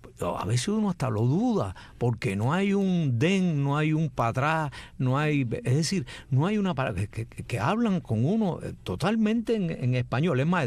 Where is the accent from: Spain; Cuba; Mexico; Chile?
Cuba; moved away; Y yo pienso que yo salí de Cuba, yo pienso que yo vivo en otro sitio, pero uno nunca se va de lo que quiere tanto. Así como pienso yo. Tengo a Cuba metida en los tuétanos, definitivamente.